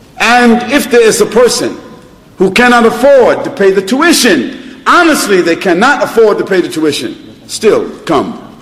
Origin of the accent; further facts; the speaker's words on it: Brooklyn, New York, United States; also born or lived in Harlem, United States; Brooklyn, New York, where I was raised, I was born in Harlem, but I was raised in Brooklyn, New York.